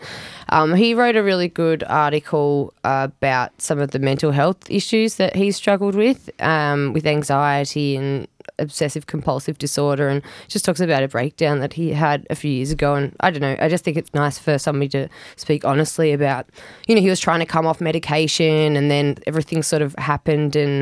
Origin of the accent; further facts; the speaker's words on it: Australia; but we're from Australia and everything's clean where we're from